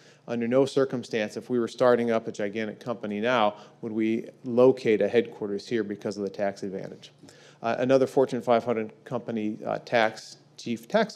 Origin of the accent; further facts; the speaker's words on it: Peoria, Illinois, United States; Caterpillar Tractor Company, which is from my hometown of Peoria, Illinois